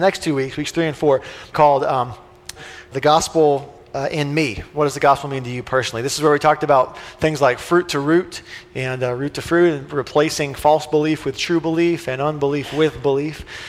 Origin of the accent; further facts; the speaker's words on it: Charlotte, North Carolina, United States; I grew up with in Billy Graham world in Charlotte